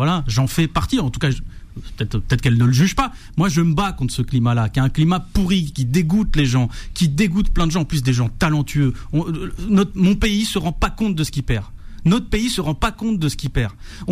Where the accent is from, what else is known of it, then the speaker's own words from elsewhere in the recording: Île-de-France, France; moi, j'ai grandi en Seine-Saint-Denis, j'ai vu plein de gens que la politique a dégoûté.